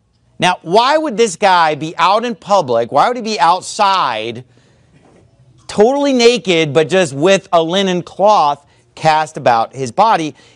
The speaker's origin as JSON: {"language": "English", "region": "California", "country": "United States", "tie": "born or raised there", "said": "I've seen them. I grew up seeing them in California."}